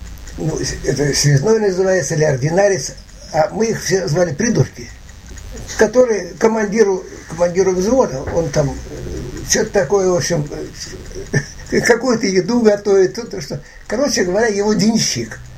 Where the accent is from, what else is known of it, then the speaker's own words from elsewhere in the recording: Moscow, Russia; я москвич, там, ну, москвич, там это звучало.